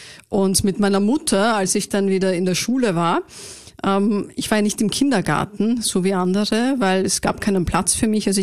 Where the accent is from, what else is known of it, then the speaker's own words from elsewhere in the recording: Vienna, Austria; Ich bin ein echtes Wiener Madel, wie du so schön sagst. Groß geworden in Wien.